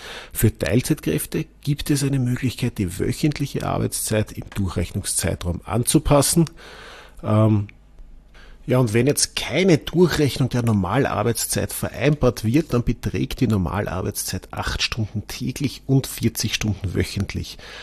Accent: Austria; dann war schon die Wahl, zumindest bei uns in Österreich, Nationalratswahl 2024.

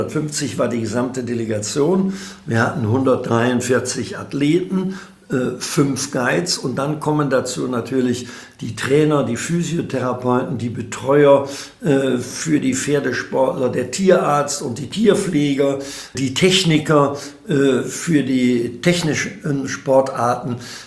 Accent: Rhineland, Germany; Da sagen wir bei uns im Rheinland salopp, auch andere Leute haben schöne Töchter.

